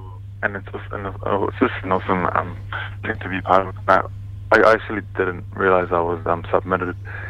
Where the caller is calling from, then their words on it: Auckland, New Zealand; Just at home in Auckland.